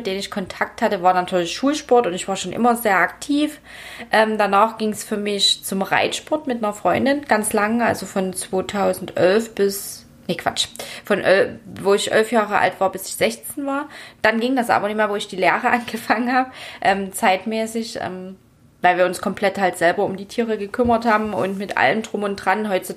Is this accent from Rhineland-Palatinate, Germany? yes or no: no; Dresden, Saxony, Germany; born there; ich bin 30 Jahre alt. Ich bin geboren in Dresden.